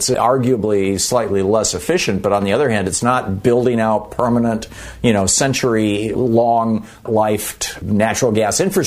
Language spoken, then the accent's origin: English; Michigan, United States; and I grew up in Michigan.